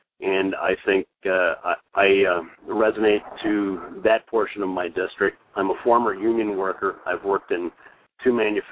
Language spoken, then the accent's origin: English; Marshall, Wisconsin, United States; which consists of my hometown of Marshall, Wisconsin